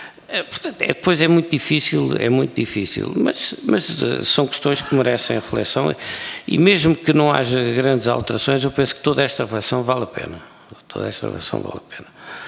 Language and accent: Portuguese; Alentejo, Portugal; Eu sou alentejano, portanto sou um bocado lento nestas coisas